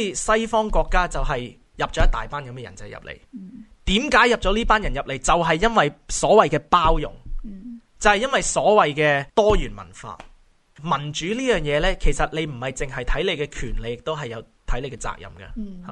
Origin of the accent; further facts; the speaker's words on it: Hong Kong; 即係我哋係中國人，我哋喺香港嚟。